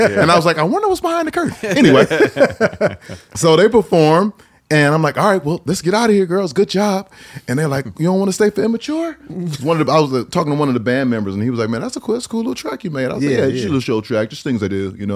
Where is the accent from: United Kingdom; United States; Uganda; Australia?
United States; Maryland; we're from Maryland, and then one of the little girls, Fallon, she was actually from Baltimore.